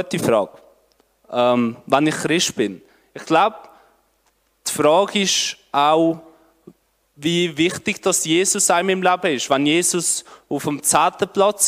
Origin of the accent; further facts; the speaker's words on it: Albania; now in Switzerland; ich bin ja in Albanien aufgewachsen